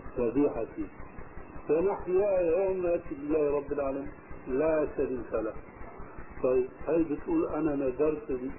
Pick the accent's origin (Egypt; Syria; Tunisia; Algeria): Syria; ونحن عندنا في الشام